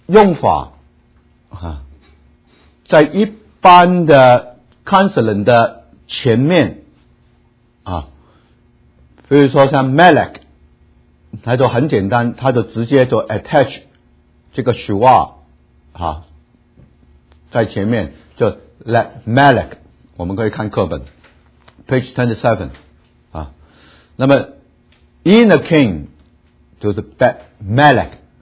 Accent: China; 所以我们中国人学希伯来文是很容易啊

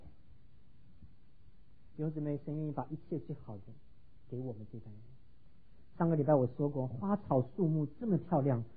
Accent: Taiwan; now in United States; 我在台湾离开台湾前最大的也不过就是这么大啊。

